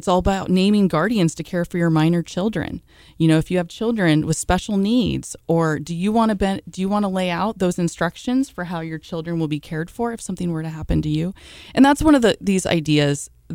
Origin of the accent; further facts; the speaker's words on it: California, United States; So, you know, I grew up in the Bay Area, and then I did my undergrad up at Chico State, beautiful Butte County, the 530.